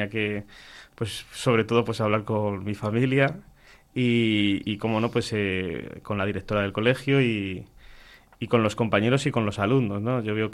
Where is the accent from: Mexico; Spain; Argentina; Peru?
Spain; Madrid, Community of Madrid; also born or lived in Paris; Sí, yo soy originario de Madrid. Nací en Madrid, pero bueno, toda mi familia vive en Móstoles. Yo a los 18 años me fui a estudiar a París y allí estuve pues unos cuantos años, 7 años. Y luego volví a Madrid